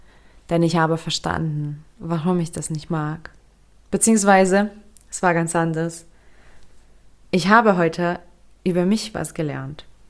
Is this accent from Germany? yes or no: no; Lithuania; ich bin in Litauen aufgewachsen. Ich bin auch dort geboren und habe mich mein ganzes Leben dort fremd gefühlt.